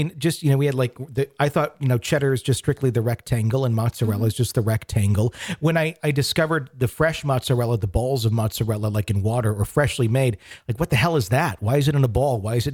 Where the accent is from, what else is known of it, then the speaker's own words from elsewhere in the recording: Wisconsin, United States; moved away; I mean, the funny part is I grew up in Wisconsin.